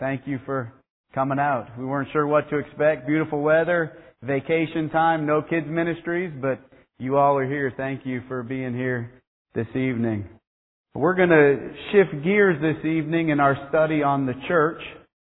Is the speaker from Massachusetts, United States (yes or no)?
yes; Massachusetts, United States; Of course, I grew up in Massachusetts and you've got to be a Red Sox fan.